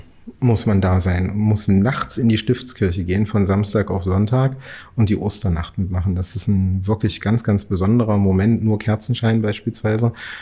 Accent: Quedlinburg, Saxony-Anhalt, Germany; Na, Quedlinburg ist für mich natürlich erstmal meine Heimatstadt

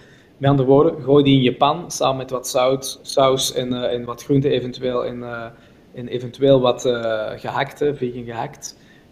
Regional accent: Flanders, Belgium; accent: Flemish; Dus jullie merken mijn accent. Ik kom niet uit de Nederlanden, maar uit België, Vlaamstalig België.

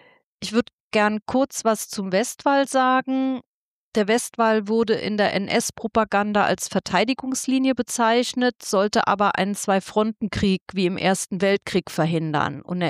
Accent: Saarland, Germany; ich komme aus dem Nordsaarland

